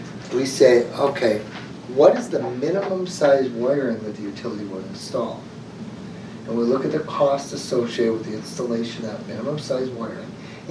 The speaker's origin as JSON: {"language": "English", "region": "Michigan", "country": "United States", "said": "I'm from Michigan, you've heard me say that."}